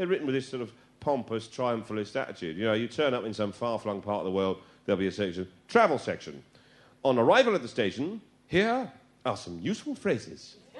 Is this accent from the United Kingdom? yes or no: yes; England, United Kingdom; See, being English as well, you know, the problem is, I'd say as well, it's the language.